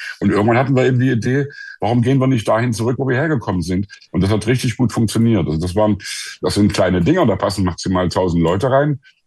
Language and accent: German; Leipzig, Saxony, Germany; wir sind ja in der Thomaskirche in Leipzig groß geworden, also vier von uns